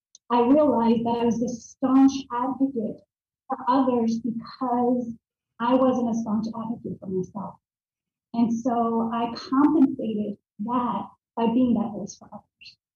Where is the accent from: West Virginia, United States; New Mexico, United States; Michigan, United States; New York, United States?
New York, United States; Brooklyn; also born or lived in Miami; So growing up in Brooklyn, New York, and then I moved to Florida, to Miami, Florida, where I graduated early from high school